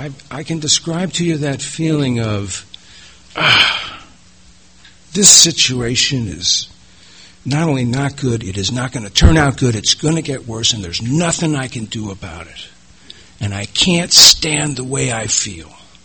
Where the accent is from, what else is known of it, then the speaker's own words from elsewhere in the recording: New York, United States; Now, I'm from a family, a Catholic Irish alcoholic family. My father, God bless him, great man. I grew up in New York.